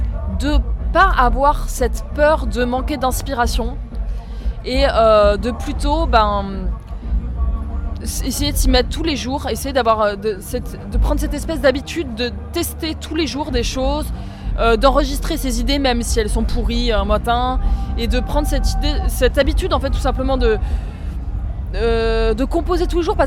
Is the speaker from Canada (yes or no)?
no; Dax, Nouvelle-Aquitaine, France; Moi, j'ai grandi à Dax.